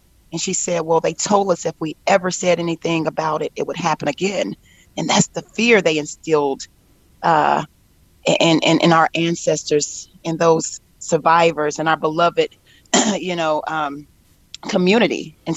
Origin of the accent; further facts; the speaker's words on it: Tulsa, Oklahoma, United States; I left and went to college, and people would ask, where are you from? And I would tell them Tulsa, Oklahoma.